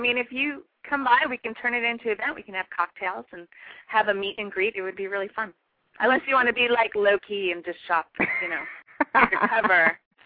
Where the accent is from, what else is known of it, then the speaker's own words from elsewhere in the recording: Honolulu, Hawaii, United States; being 5'8", you know, growing up in Honolulu, like, I was always so much taller